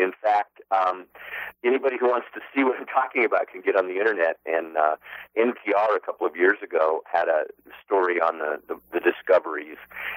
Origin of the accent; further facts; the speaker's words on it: Wyoming, United States; And in this case, I'm from Wyoming